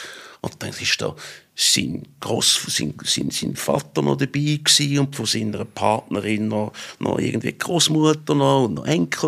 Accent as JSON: {"language": "German", "region": "Thurgau", "country": "Switzerland", "said": "Also ich bin aus dem Thurgau ins Toggenburg Skifahren am Mittwochnachmittag"}